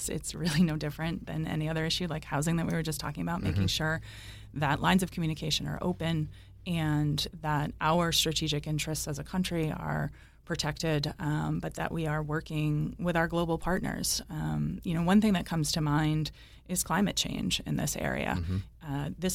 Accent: Cranston, Rhode Island, United States; Someone like me that, you know, grew up here. I grew up in Cranston. I live in Warwick. I went to Rhode Island College.

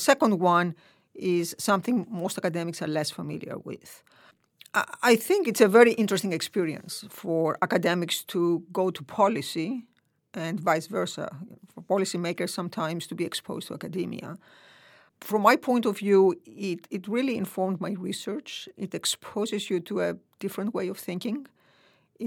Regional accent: Greece; Growing up in Greece in the 70s

